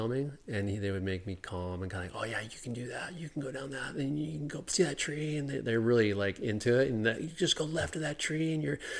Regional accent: California, United States; also born or lived in Utah, United States; I lived in Utah for 8 years, something like that, in the winter. I'm always from Southern California, so I always come back here.

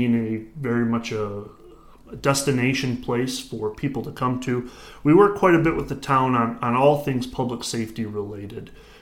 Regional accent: Michigan, United States; now in Charleston, United States; So I'm from Michigan. I've been in the Charleston area now for about 11 years.

